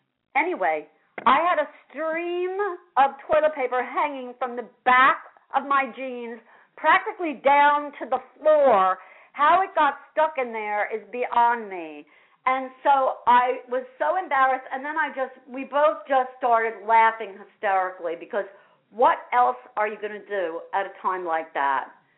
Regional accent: Asbury Park, New Jersey, United States; I'm back in New Jersey for 6 years, but I grew up here. Asbury Park is my hometown.

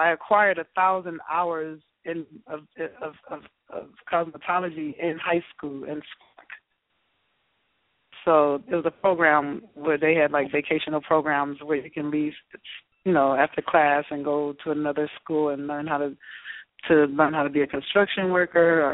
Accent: California, United States; born and raised in California. I started doing hair when I was 11 years old.

